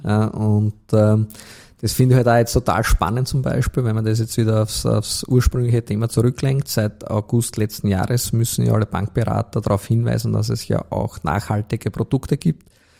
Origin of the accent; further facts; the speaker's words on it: Austria; Also muss man wirklich stolz sein als Österreicher